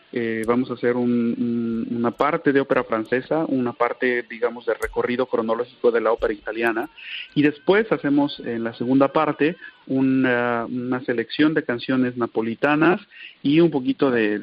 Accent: Mexico; como mexicano, es algo que me llena siempre de muchísima emoción y además de muchísimo orgullo, porque pues es parte de nuestro acervo cultural popular en mi país.

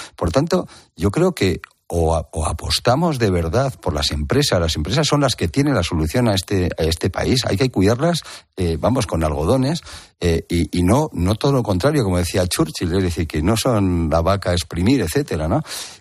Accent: Catalonia, Spain; Yo soy de donde soy y la gente que salió de mi tierra salió con un pesar enorme.

